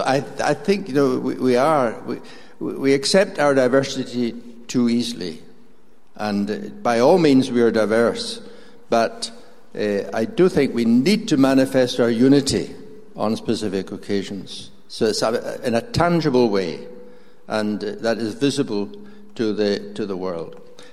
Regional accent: Scotland, United Kingdom; and I was brought up in the Highlands

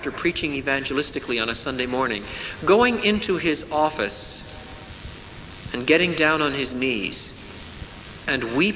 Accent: Quebec, Canada; I'm a Canadian. I was reared in French Canada. in those rather discouraging days in the 40s and 50s

